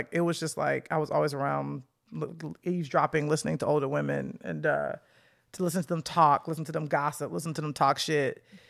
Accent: Chicago, Illinois, United States; Well, I grew up on the south side of Chicago, like right off of what people know Chicago. I grew up off of like 79th Street, off mm-hmm. of Dan Ryan.

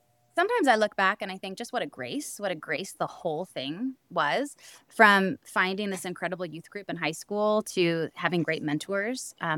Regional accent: Chicago, Illinois, United States; Like, that just wasn't what it was growing up in Chicago when I did.

